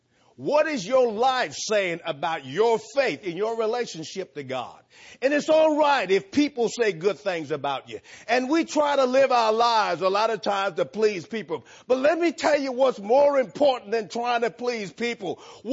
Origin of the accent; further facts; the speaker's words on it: New Orleans, Louisiana, United States; I'm from New Orleans, Louisiana, flatlands.